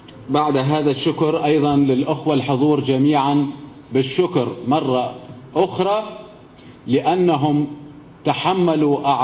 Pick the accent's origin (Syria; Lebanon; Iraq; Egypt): Syria; الذي سنذكره كسوريين لإخواننا في مصر